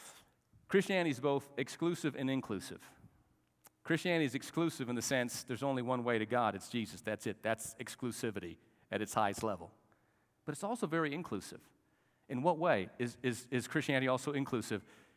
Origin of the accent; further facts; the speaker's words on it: Albuquerque, New Mexico, United States; I was raised in Albuquerque.